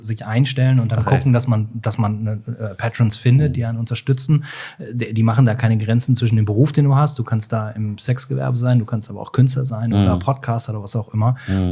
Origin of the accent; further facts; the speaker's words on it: Cologne, North Rhine-Westphalia, Germany; ich komme ja aus Köln